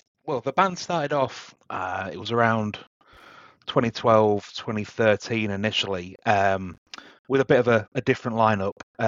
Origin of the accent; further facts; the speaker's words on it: Hull, Yorkshire and the Humber, United Kingdom; We're from Hull in the east of the UK. It's a little fishing city, I should say.